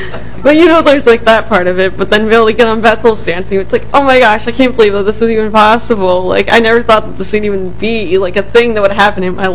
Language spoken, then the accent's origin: English; Russia; now in Eden Prairie, United States; and I live in Eden Prairie. I was originally from Russia